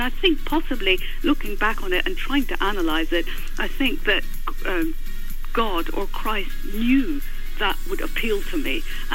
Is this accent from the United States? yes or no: no; Iran; moved away; also born or lived in Switzerland; And so obviously we relocated to Iran in the 60s, and I lived there, but subsequently came over to Britain to do a doctorate in English literature, and then went back